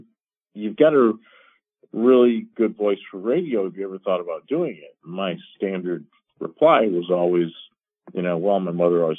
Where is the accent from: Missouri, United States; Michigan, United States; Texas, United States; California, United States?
Michigan, United States; Detroit; I had started out outside of Detroit. I was born in Detroit, put up for adoption.